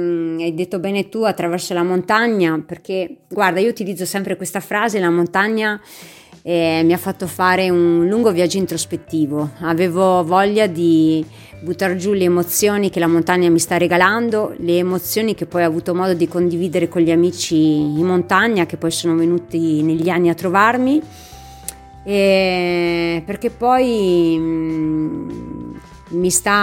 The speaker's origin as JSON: {"language": "Italian", "town": "Chioggia", "region": "Veneto", "country": "Italy", "tie": "born there", "said": "io sono nata a Chioggia, in un paese della provincia di Venezia, quindi un paese di mare dove la laguna le fa da padrona"}